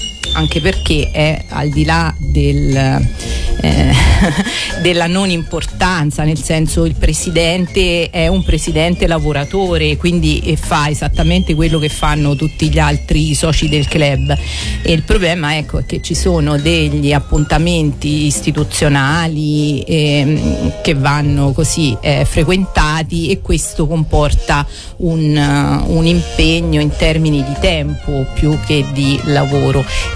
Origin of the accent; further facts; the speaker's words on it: Nocera Umbra, Umbria, Italy; now in Gualdo Tadino, Italy; vivo a Gualdo Tadino da 22 anni, sono originaria di Nocera e abito a Murano.